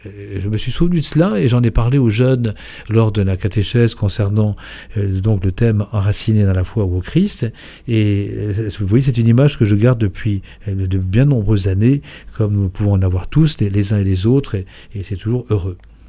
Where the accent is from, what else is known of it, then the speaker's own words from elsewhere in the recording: Brittany, France; je suis breton d'origine, parce que mes parents tous les deux étaient brestois